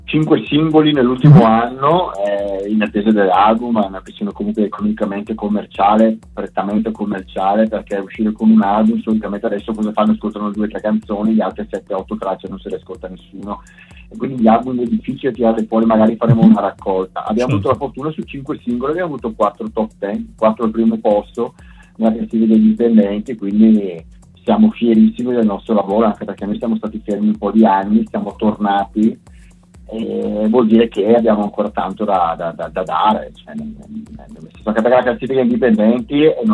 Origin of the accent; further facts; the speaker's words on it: Brescia, Lombardy, Italy; ne abbiamo alcune qua nel Bresciano, perché noi siamo di Brescia